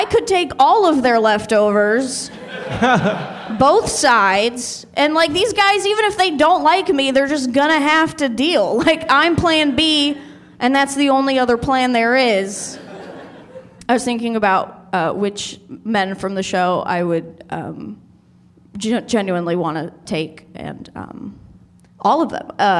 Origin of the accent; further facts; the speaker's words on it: Encino, California, United States; I grew up in the San Fernando Valley, Encino to be exact, and like, I was considered the WASP because I wasn't Persian.